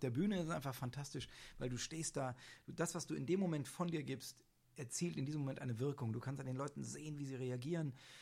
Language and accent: German; Rhineland-Palatinate, Germany; born there; Ich bin in der Pfalz geboren. Mein Vater ist Pfälzer und meine gesamte Familie, also der Große, lebt noch in der Pfalz.